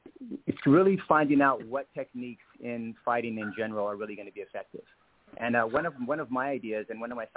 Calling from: Los Angeles, California, United States; from Los Angeles, California.

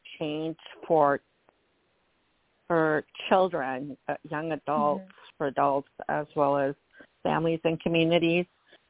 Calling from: Washington, United States; I'm calling from Washington State.

